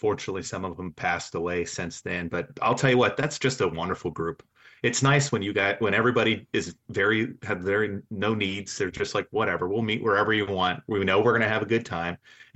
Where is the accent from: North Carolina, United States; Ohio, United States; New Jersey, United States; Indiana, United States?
North Carolina, United States; Wilmington; I grew up mostly in Wilmington, North Carolina from 11 to 17.